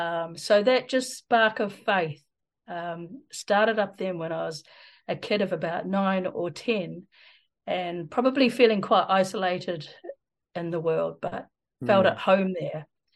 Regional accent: Christchurch, Canterbury, New Zealand; also born or lived in England; So I was born in England, came to New Zealand, grew up in Christchurch.

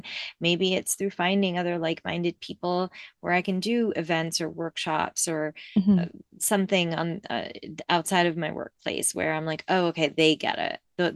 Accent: Beirut, Beirut Governorate, Lebanon; I grew up in Beirut. Like, I mean, the least naturey place on ever. And I just like, just such a city girl.

